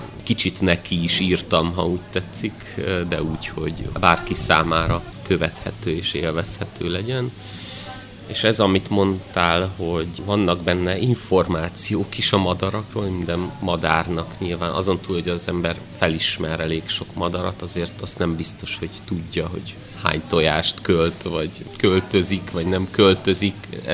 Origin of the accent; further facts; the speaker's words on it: Odorheiu Secuiesc, Harghita, Romania; Kisvárosban nőttem fel, Székelyudvarhelyen, ahol nagyon közel volt a mezőerdő.